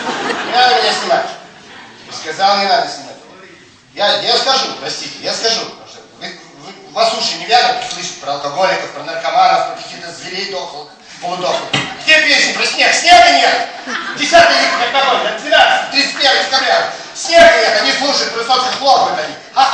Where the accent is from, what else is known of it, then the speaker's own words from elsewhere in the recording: Stavropol, Stavropol Krai, Russia; я добрый человек из Ставрополя